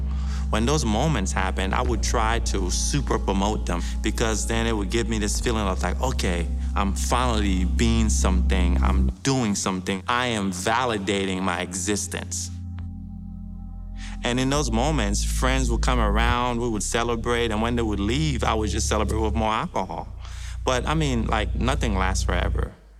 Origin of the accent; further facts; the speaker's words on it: Liberia; I was raised in Liberia, and a part of just West African culture is this idea of if you're not a doctor or if you're not a lawyer